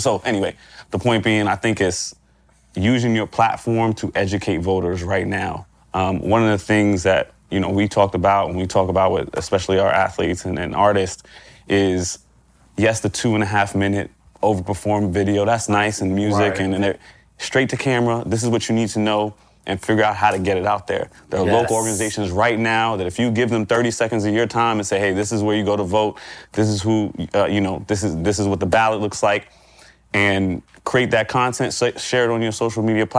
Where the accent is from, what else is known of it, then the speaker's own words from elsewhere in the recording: Florida, United States; I'm from Florida, so I gotta say something about Florida.